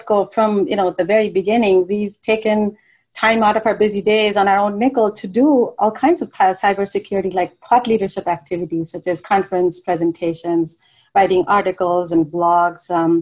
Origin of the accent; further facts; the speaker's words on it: India; moved away as an adult; now in United States; So I grew up in India, and that's where I did my undergraduate in electrical engineering. So then I came to the U.S. to do graduate school in telecommunications.